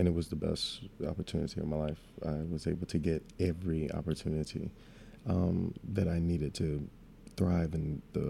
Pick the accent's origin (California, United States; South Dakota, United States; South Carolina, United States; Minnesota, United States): South Carolina, United States; It was interesting. It was fun because, you know, I had all my friends and my family members that were there. But the hardest thing or the challenge of growing up in South Carolina